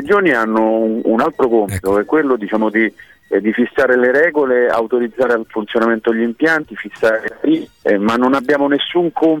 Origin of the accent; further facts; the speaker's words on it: Rome, Lazio, Italy; Lo dico da romano